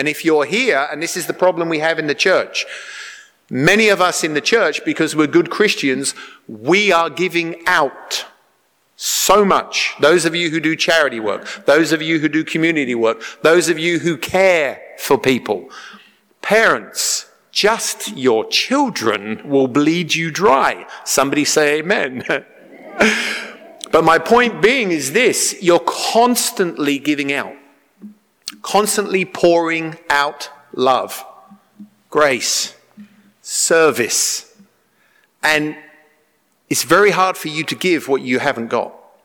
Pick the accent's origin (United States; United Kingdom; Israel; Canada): United Kingdom; England; Now, I'm English, which means I would have known my place and said, thank you, goodbye.